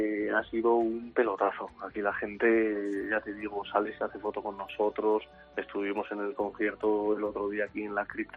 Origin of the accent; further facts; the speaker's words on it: Basque Country, Spain; cantamos el flamenco en euskera como vascos y como gitanos, ¿no? Que realmente es lo que somos.